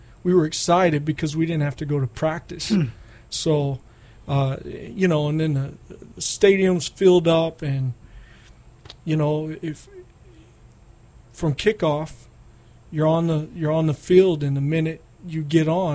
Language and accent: English; Odessa, Texas, United States; Well, I grew up in Odessa, Texas.